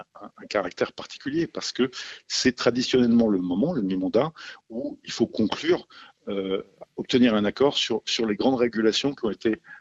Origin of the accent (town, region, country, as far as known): France